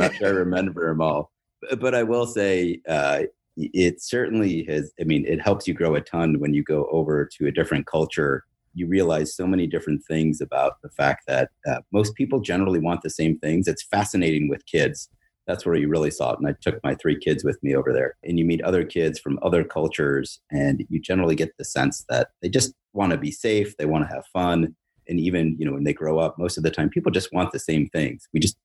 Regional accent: United States; And it was eye-opening as an American, because I also thought a lot of the things that just worked here in the U.S. don't work in Europe.

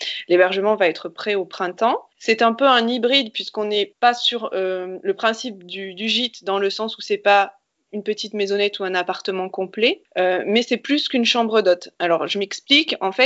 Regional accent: Auvergne-Rhône-Alpes, France; je suis auvergnate d'origine.

